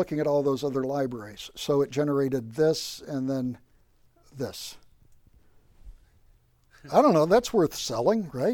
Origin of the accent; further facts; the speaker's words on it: West Virginia, United States; born there; I was born in West Virginia.